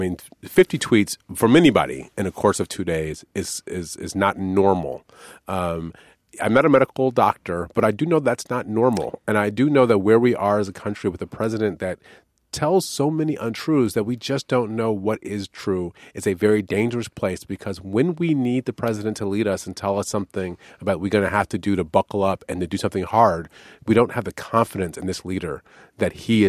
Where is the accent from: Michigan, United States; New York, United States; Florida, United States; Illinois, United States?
Michigan, United States; I'm from Michigan. I have watched this my entire life.